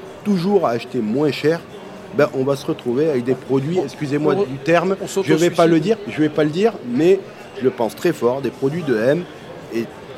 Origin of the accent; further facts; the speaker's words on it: Occitanie, France; on vient de l'Hérault, on est juste à côté, on est sur Mori, dans le 66